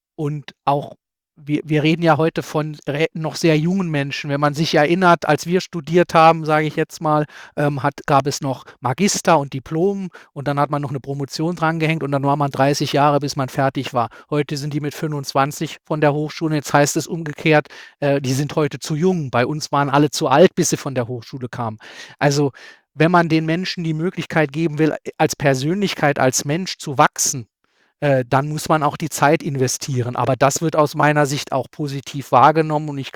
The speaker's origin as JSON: {"language": "German", "country": "Germany", "said": "es ist ja für uns alle, die wir als Deutsche ins Ausland gehen, ein Stück weit eine Rolle, die wir wahrnehmen, das Land nach außen zu repräsentieren"}